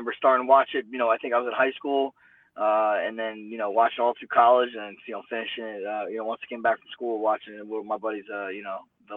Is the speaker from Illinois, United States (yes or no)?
no; Toms River, New Jersey, United States; In Toms River, yep.